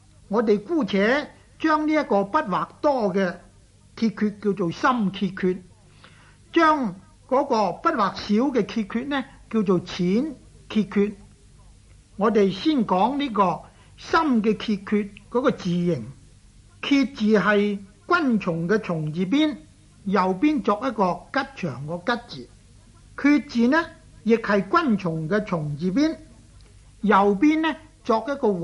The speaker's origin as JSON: {"language": "Cantonese", "region": "Guangdong", "country": "China", "said": "又例如我们广东人所叫的曱甴"}